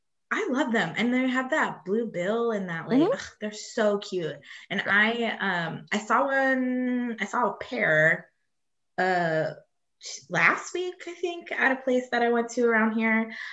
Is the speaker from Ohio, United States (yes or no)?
yes; Ohio, United States; I grew up in Ohio where we had cardinals